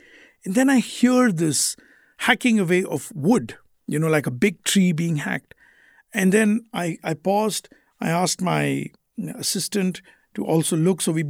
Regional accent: India; Growing up in India was fascinating. I love my country. I would never, ever move away from it

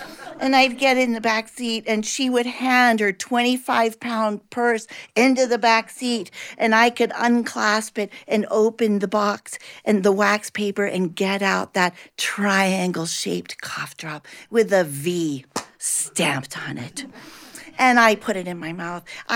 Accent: Caracas, Capital District, Venezuela; When I was a young girl, I was growing up in Caracas, Venezuela.

